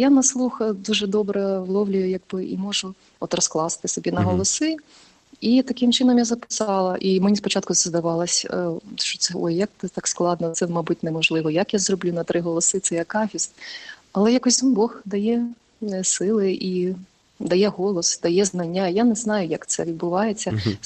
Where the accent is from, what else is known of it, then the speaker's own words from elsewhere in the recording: Kyiv, Ukraine; Я з Києва, я киянка.